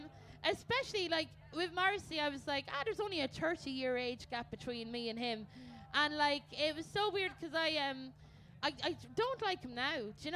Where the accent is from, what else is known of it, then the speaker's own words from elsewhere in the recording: Ireland; And I'd be like, Daddy, I'm Irish. And four of your children are Irish.